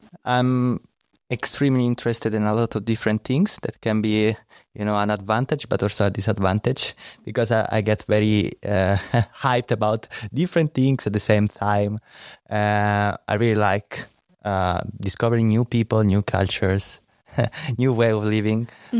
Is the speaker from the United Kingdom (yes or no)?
no; Rome, Lazio, Italy; English is a second language; as you can also hear from my accent, I come from Italy, specifically from Rome. I've been living there for most of my life. It's quite nice and a dynamic city, as you might know.